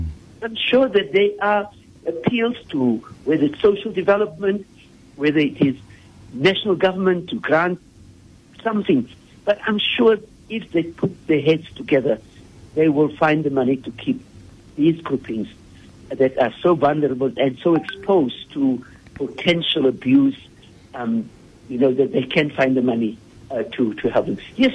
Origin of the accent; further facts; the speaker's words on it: Bishop Lavis, Western Cape, South Africa; now in Rondebosch, South Africa; But I come from Bishop Lavers.